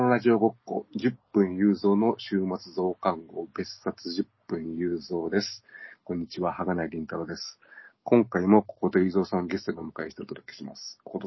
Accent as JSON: {"language": "Japanese", "town": "Nagoya", "region": "Aichi", "country": "Japan", "said": "地元の、私、名古屋ですけれども"}